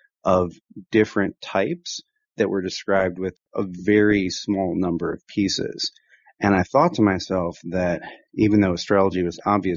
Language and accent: English; Rust Belt, United States; So I was raised in the Rust Belt, like yourself.